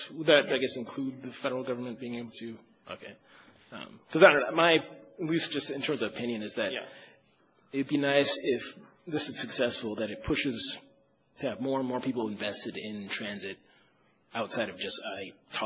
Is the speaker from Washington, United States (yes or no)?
yes; Seattle, Washington, United States; now in Washington, United States; I'm originally from Seattle.